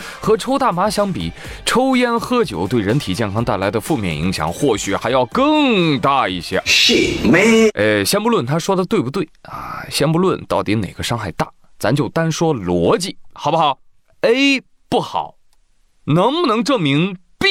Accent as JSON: {"language": "Chinese", "country": "China", "said": "其实我们中国人"}